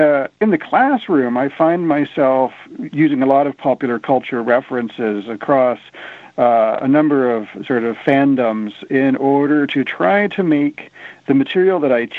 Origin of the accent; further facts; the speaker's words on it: Ontario, Canada; also born or lived in Boston, United States; I grew up in Ontario, but I went to school at Harvard in Boston.